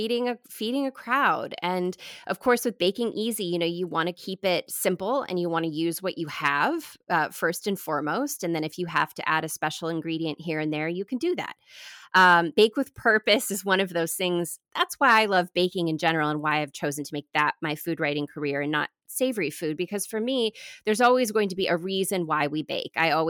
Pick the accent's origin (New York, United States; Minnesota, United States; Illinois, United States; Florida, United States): Illinois, United States; Chicago; a lot of digging deeper right in my hometown in Chicago, sure.